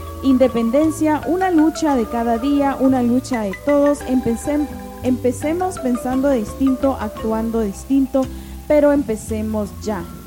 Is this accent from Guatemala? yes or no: yes; Guatemala; Así que como guatemaltecos, ¿verdad?, tenemos la tarea